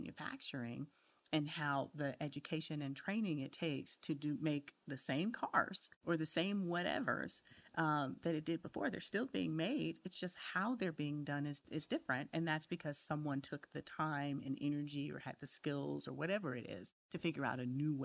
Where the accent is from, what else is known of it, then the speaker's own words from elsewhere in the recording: Detroit, Michigan, United States; I remember, you know, I grew up in Detroit.